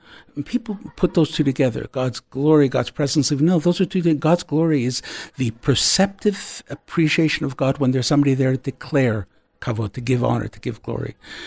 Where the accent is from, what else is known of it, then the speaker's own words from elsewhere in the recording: Canada; and I'm saying this as a Canadian